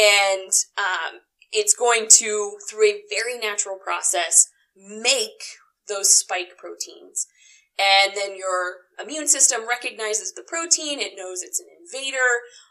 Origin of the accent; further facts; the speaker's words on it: Lebanon, Indiana, United States; I'm originally from Lebanon, Indiana, down near Indianapolis.